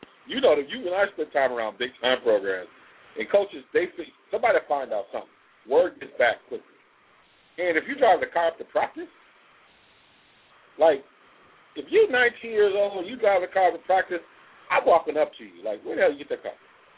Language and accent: English; Ann Arbor, Michigan, United States; You know, I grew up in Ann Arbor, and some of the folks they talk about are cats I knew, who are hustlers.